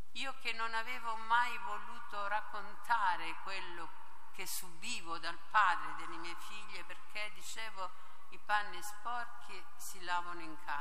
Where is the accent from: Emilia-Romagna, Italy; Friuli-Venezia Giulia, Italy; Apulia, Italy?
Apulia, Italy; ho 85 anni, sono una pugliese.